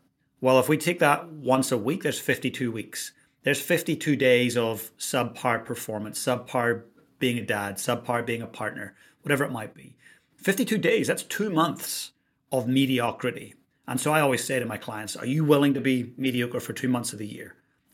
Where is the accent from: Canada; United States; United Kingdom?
United Kingdom; Northern Ireland; It's kind of weird talking to an Irishman who doesn't drink, right? So I grew up in Northern Ireland and was drinking from about the age of 13, 14.